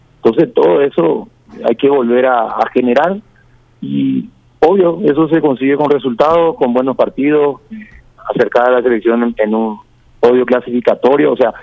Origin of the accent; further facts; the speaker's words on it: Paraguay; como arqueros paraguayos